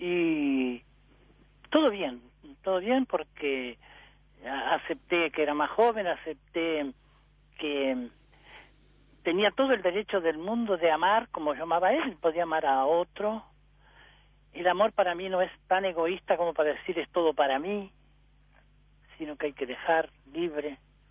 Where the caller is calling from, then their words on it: Santa Lucía, Canelones, Uruguay; soy de Santa Lucía, Canelones.